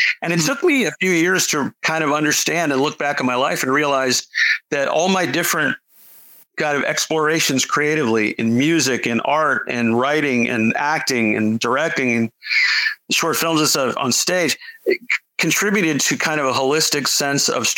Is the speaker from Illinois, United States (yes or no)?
no; Florida, United States; I grew up in South Florida. So I knew what mosquitoes were like when I was a kid.